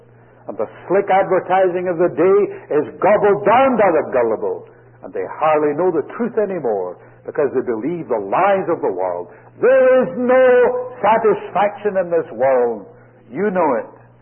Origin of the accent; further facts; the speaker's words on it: Scotland, United Kingdom; Now, I'm a Scot.